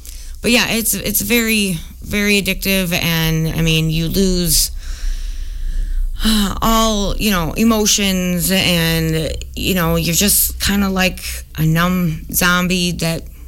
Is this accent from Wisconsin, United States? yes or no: yes; Richland Center, Wisconsin, United States; I did. I was born in Richland Center. I went to Ithaca High School. I had a baby my sophomore year. I got my HSED in 2019. I moved away for quite a while.